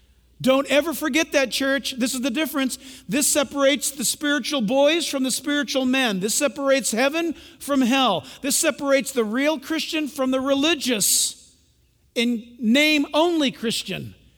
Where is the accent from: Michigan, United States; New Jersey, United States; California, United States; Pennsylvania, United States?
California, United States; I grew up in California. We've seen all this stuff.